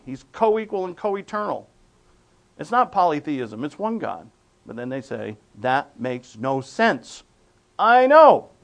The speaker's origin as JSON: {"language": "English", "region": "New England", "country": "United States", "accent": "New England", "said": "we conclude that we're so wicked smart, if I may use my New England accent."}